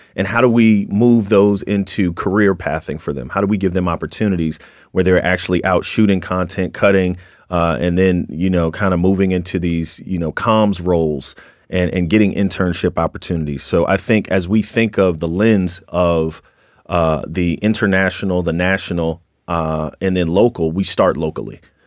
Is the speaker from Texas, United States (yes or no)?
no; Boston, Massachusetts, United States; It's like, oh, where are you from? Boston. Oh, yeah.